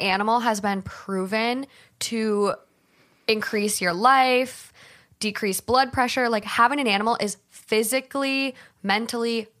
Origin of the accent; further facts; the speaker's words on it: Minnesota, United States; But I think it's from growing up in Minnesota and accidentally stepping on them in the summer.